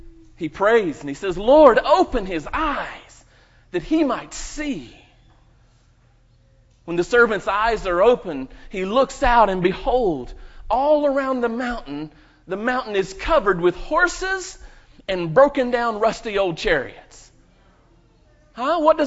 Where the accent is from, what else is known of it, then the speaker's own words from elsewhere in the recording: North Carolina, United States; Now, Carol, I'm from North Carolina.